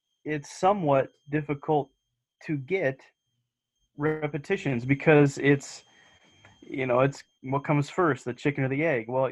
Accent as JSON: {"language": "English", "town": "Bloomfield", "region": "Iowa", "country": "United States", "tie": "born or raised there", "said": "But I went to high school in Southern Iowa. So I grew up in Bloomfield, Iowa."}